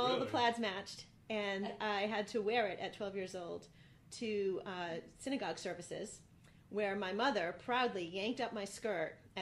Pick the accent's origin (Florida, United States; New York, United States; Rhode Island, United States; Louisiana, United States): Rhode Island, United States; when I was 12 years old, I grew up in Rhode Island